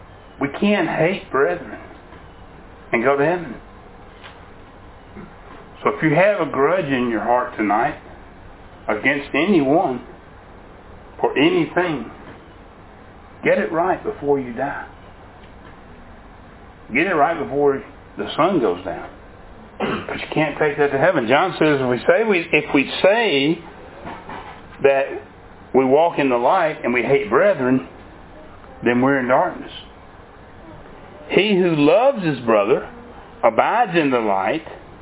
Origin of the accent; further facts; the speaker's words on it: Mississippi, United States; we're from Mississippi, and she always wanted to go back to Mississippi.